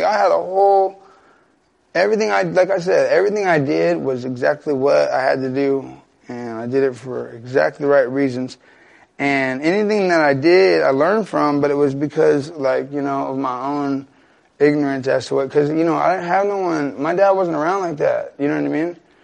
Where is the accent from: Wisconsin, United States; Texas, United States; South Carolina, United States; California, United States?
California, United States; Stockton; I'm from Stockton.